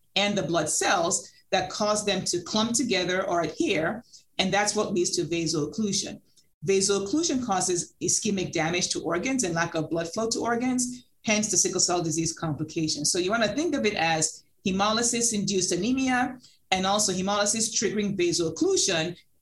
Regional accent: New York, United States; So growing up in New York and training in New York and New Jersey, there was a lot of sickle cell disease in those large cities

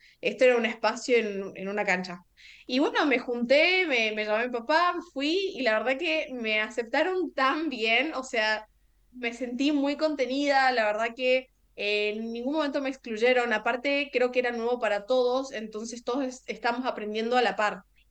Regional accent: Argentina; yo siendo argentina, me llaman para la selección mexicana cuando tenía 14 años

